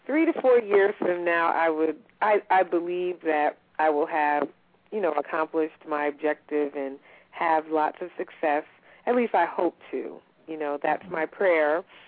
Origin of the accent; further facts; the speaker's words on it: New York, United States; I'm a New Yorker, so it's not difficult.